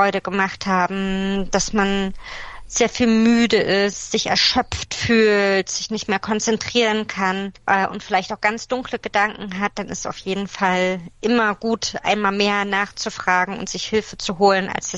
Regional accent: Leipzig, Saxony, Germany; ich bin aus Leipzig.

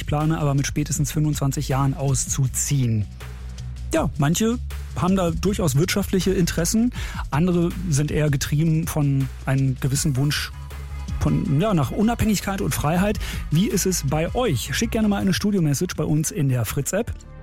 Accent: Berlin, Germany; born there; Nehme ich ein bisschen persönlich als gebürtiger Berliner

